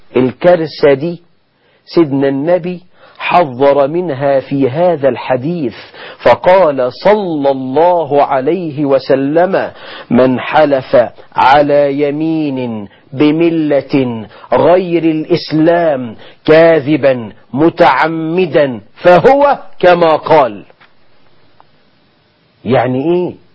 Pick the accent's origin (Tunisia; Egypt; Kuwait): Egypt; وعندنا في مصر